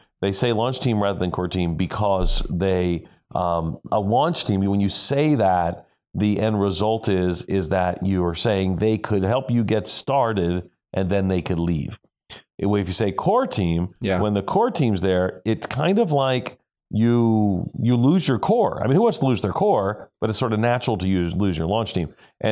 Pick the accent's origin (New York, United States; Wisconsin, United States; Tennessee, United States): New York, United States; You know, I tell people I grew up in New York City, but I grew up outside of New York City.